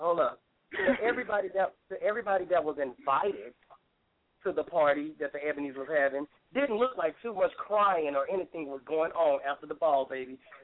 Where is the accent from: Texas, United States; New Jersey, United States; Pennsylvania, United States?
Texas, United States; Dallas; my city that I was born and raised in Dallas, Texas.